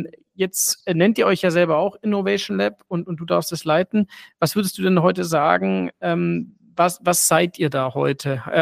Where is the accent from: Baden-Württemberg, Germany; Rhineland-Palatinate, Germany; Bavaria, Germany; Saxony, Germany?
Baden-Württemberg, Germany; Stuttgart; Auch als Stuttgarter